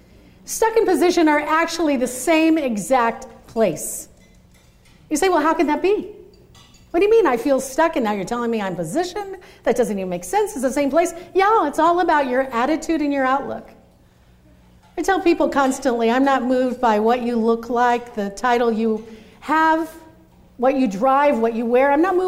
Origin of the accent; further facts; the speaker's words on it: Midwest, United States; moved away as an adult; now in Dallas, United States; I'm originally from the Midwest, where I learned how to speak normal. Then I moved to Dallas in 2000, and that's when I learned a whole new way of talking.